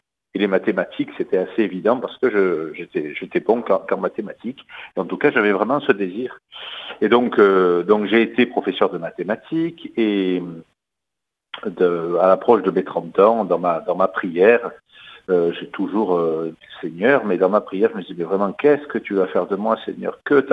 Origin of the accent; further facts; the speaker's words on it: Marseille, Provence-Alpes-Côte d'Azur, France; je suis de Marseille et j'ai 49 ans depuis quelques jours et je suis donc religieux et prêtre